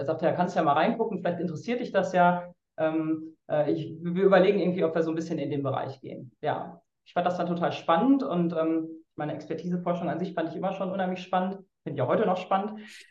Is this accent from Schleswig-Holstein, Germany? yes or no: no; Münster, North Rhine-Westphalia, Germany; Ich komme ja aus Münster, habe in Münster mein Abitur gemacht und dann auch in Münster angefangen, eben auf Lehramt zu studieren.